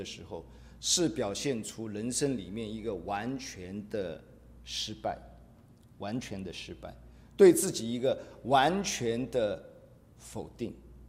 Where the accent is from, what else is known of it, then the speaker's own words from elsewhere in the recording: Shanghai, China; 我是上海人，所以我们上海有一句话哦，其实我们讲普通话的时候，讲国语的时候也常常讲作孽啊